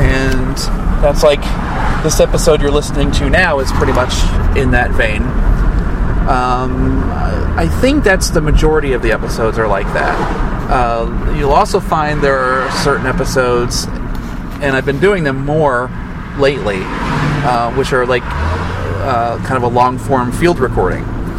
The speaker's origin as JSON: {"language": "English", "town": "Atlanta", "region": "Illinois", "country": "United States", "tie": "born or raised there", "said": "I've got the Fall Festival one from Atlanta, Illinois, which is my hometown."}